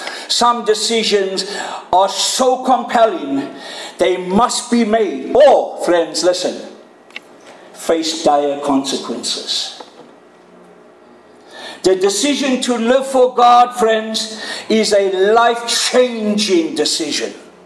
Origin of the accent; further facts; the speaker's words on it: South Africa; You know, we come from South Africa. It can be 35, 40 above.